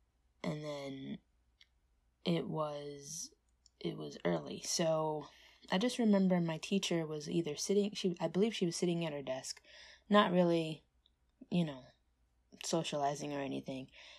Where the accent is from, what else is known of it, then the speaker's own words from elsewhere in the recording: New York, United States; So, as I said, I'm a New Yorker, right?